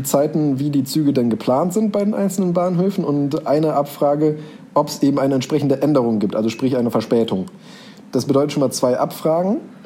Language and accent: German; North Rhine-Westphalia, Germany; born there; Genauso wie ich immer sage, wenn mich jemand fragt, wo bist du denn geboren? In der Nähe von Bonn.